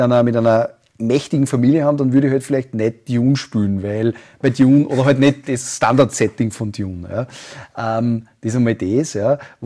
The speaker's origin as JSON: {"language": "German", "region": "Upper Austria", "country": "Austria", "said": "Und ich darf Haxen sagen, ich bin Oberösterreicher"}